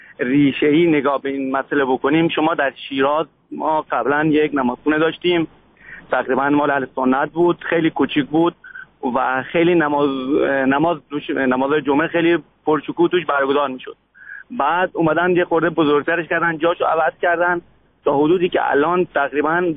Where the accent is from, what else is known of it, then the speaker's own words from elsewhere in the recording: Iran; ما خودمون ایرانی هستیم، دو در مثال رو داریم.